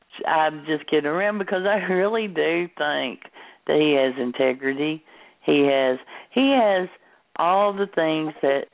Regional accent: the South, United States; We're from the South. They're taking away our damn Confederate flag.

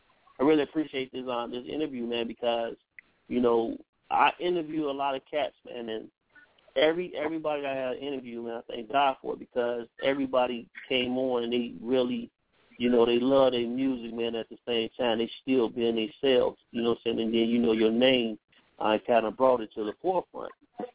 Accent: Chicago, Illinois, United States; I'm from Chicago, man. We all from the North Pole, man, North Side.

